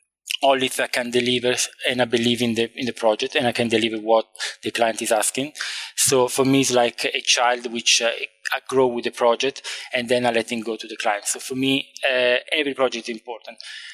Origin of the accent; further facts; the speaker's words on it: Como, Lombardy, Italy; I'm from Lake Como, which is one of probably the most beautiful place in the world. And I was very lucky to grow up in this beautiful area of Italy.